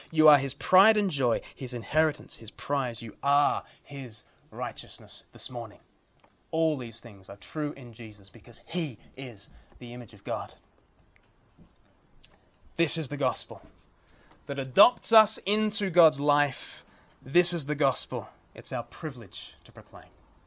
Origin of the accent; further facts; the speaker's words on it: England, United Kingdom; I can't make appeals. I'm English, for goodness sake.